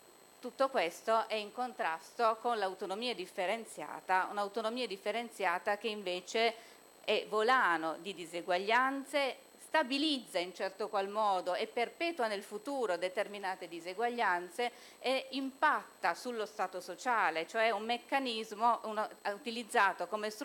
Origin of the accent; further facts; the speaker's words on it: Turin, Piedmont, Italy; Io vengo da Torino, vicino alla Valsusa.